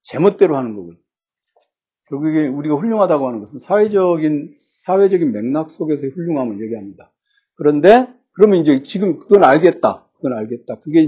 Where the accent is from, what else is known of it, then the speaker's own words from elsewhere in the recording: Seoul, South Korea; 저는 서울 사람이지만, 서울에 살고 있지만